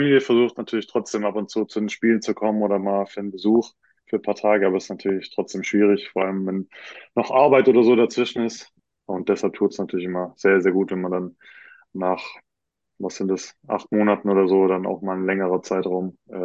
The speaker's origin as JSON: {"language": "German", "town": "Ravensburg", "region": "Baden-Württemberg", "country": "Germany", "said": "Ich komme aus Ravensburg und habe da, würde ich auch sagen, 90% von meinem Sommer verbracht."}